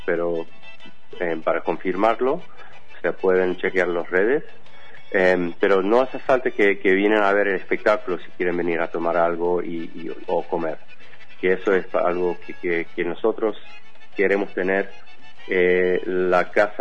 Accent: United States; Spanish is a second language; Sé que eso no significa mucho porque soy gringo y muchas empanadas no he comido

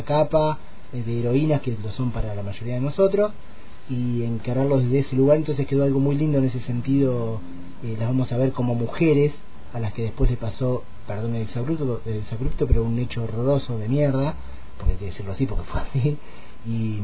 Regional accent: Guaminí, Buenos Aires Province, Argentina; yo soy de un pueblito de la provincia de Buenos Aires, que para ustedes yo sé que somos todos porteños, pero bueno, queda muy lejos de un puerto, porque queda 500 kilómetros al sudoeste, 200 kilómetros desde acá, más allá de Bahía Blanca, que se llama Guaminí

